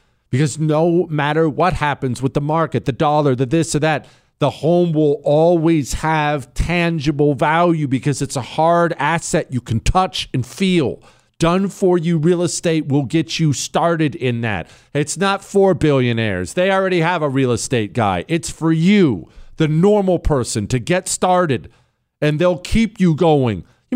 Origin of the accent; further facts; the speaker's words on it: Ohio, United States; born there; I'm an Ohio State fan. I was born in Ohio. I'm an Ohio State Buckeye fan.